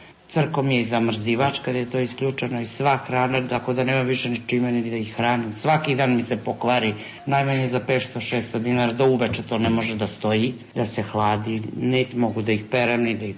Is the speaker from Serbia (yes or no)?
no; Croatia; moved away; Ja sam došla iz Hrvatske 1991. godine